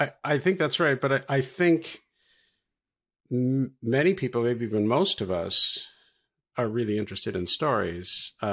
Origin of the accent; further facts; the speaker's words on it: Toronto, Ontario, Canada; So I am Canadian by birth and by the first few decades of my life. I grew up in Toronto